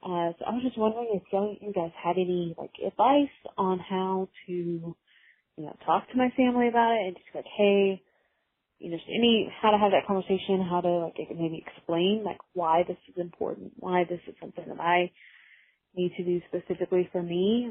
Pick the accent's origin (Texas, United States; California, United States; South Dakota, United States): Texas, United States; moved away as an adult; now in Alabama, United States; I was in North Alabama. I'm 23 years old. I moved to Alabama from Texas about a year and a half ago.